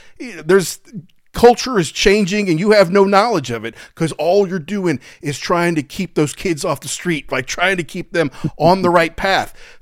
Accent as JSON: {"language": "English", "region": "New York", "country": "United States", "said": "And being a New Yorker and a greater New Yorker"}